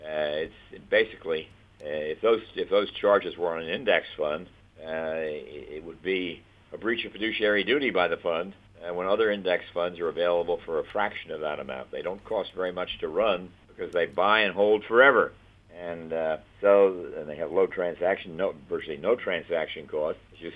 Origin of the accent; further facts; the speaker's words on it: United States; And I worry a little bit, and I'm an American, that I don't see the need to go outside of the U.S.